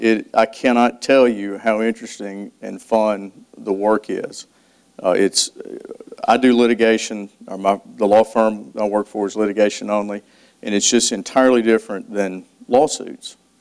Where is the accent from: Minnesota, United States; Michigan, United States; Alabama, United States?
Alabama, United States; Birmingham; I'm from Birmingham.